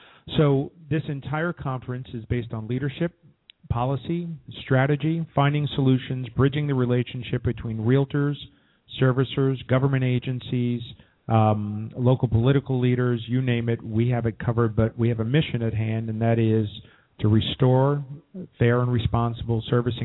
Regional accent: New York, United States; I'm originally from New York, right? So I saw those towers go down, and it ripped my heart out.

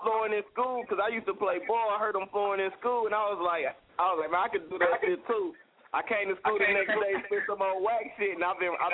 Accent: Cleveland, Ohio, United States; I'm from Cleveland.

